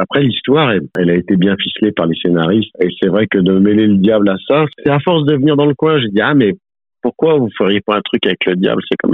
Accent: Auvergne-Rhône-Alpes, France; le diable, chez nous, en Haute-Maurienne

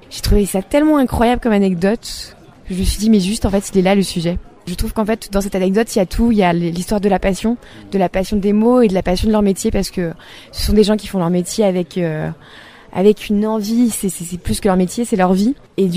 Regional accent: Brittany, France; Exactement, je suis bretonne.

